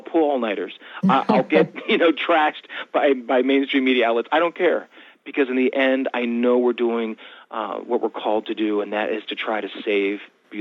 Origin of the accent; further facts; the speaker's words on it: the North, United States; I'm from the North, you know, and I obviously I have brown skin